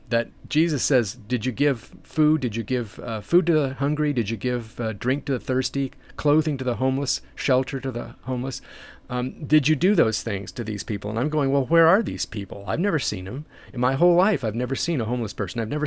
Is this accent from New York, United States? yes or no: no; Los Angeles, California, United States; Well, I was born in Los Angeles and lived my life down in the Southern California suburbs.